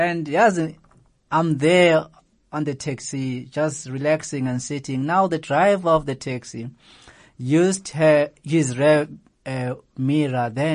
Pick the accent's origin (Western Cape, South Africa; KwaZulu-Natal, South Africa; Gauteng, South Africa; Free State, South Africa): Gauteng, South Africa; Alexandra; And especially where I grew up in Alex, you know.